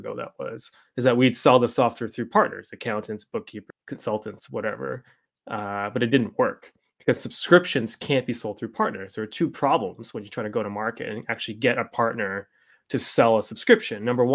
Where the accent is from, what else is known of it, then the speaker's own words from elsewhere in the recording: Canada; It's not that different because we're Canadian.